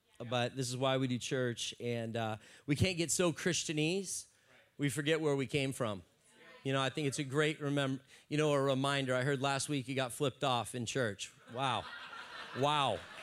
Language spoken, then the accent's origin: English; San Diego, California, United States; We're like, yep, we're from San Diego.